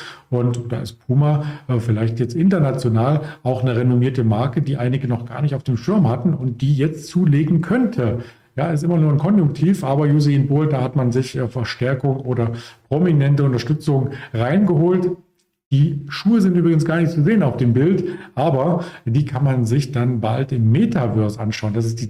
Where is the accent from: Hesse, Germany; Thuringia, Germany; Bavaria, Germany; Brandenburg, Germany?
Brandenburg, Germany; Potsdam; Ich zum Beispiel kannte es nicht als Potsdamer, als Berliner. Hier ist auch München sehr weit weg